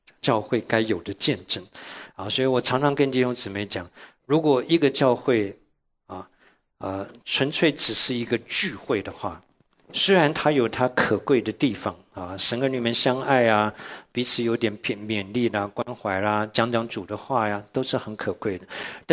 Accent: Shandong, China; 我们山东人的杠子头就是又干又硬的

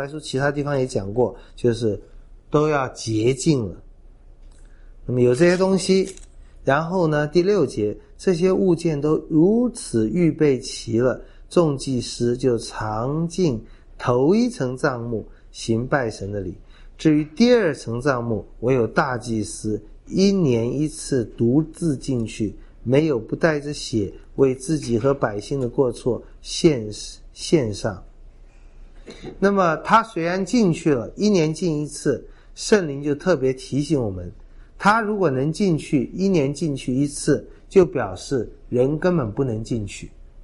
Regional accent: China; 我们中国人黄色是代表皇帝的

